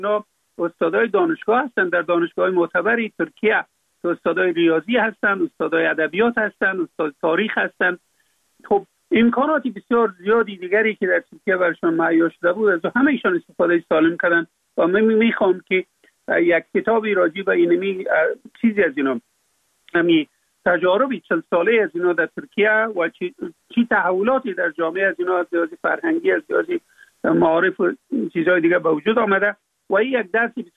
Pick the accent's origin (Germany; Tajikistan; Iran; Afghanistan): Afghanistan; در اونجا فقط من افغان هستم